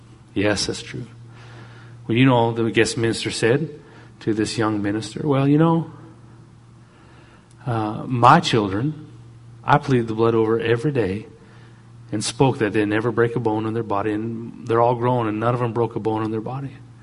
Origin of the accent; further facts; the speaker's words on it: Canada; Now, being a Canadian boy, if you talk anything beach, Florida, anything in the south of Alaska is exotic.